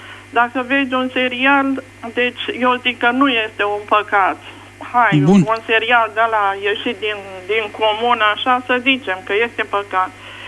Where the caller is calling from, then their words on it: Bucharest, Romania; sunt din București.